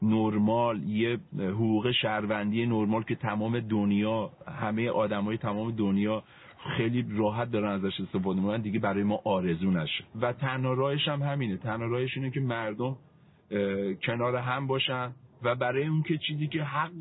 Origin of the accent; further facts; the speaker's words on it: Iran; moved away as an adult; چهار پنج ماه پیش من خب ایران داشتم زندگی میکردم نورمال، اصلا فکرش هم نمیکردم که مثلا یه روزی تصمیم بگیرم که بخوام خارج از ایران زندگی بکنم.